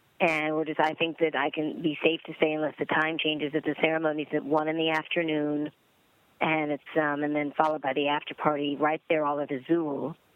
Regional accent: Seattle, Washington, United States; So Liza kind of mentored me when I was actually growing up in Seattle, Washington.

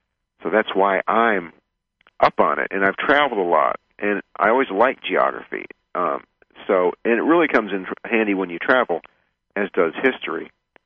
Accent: United States; I'm an American who actually knows that the rest of the world knows more about America than America knows about the world.

